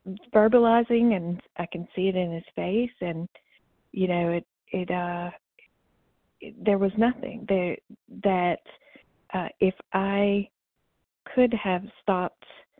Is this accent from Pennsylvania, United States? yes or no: no; Alabama, United States; from Alabama, compulsive overeater.